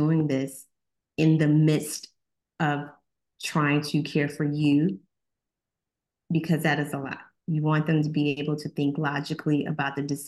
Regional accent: Mississippi, United States; I grew up in Mississippi. Most of my classmates either went to Alcorn or Jackson State or Tougaloo or Mississippi Valley State.

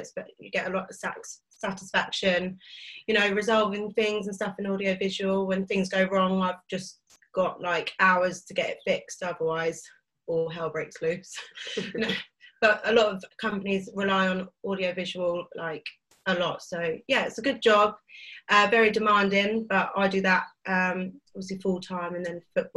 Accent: Farnborough, South East England, United Kingdom; No, so we're actually from Farnborough. So we're kind of in between London and Portsmouth.

